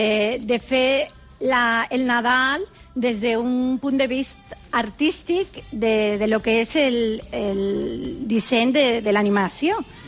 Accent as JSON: {"language": "Catalan", "town": "Palma", "region": "Balearic Islands", "country": "Spain", "said": "Soc de Palma de Mallorca i me feia un pot de coratge xerrar el mallorquí. Jo no sabia si xerrar castellà"}